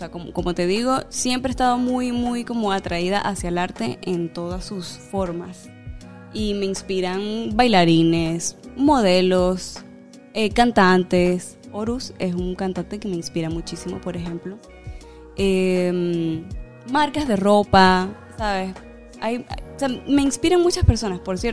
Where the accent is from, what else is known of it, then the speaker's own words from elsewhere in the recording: Zulia, Venezuela; Pero en fin, ese apellido es indígena. Bueno, ¿cómo soy maracucha? Bueno, mi mamá es maracucha, mi papá de los Llanos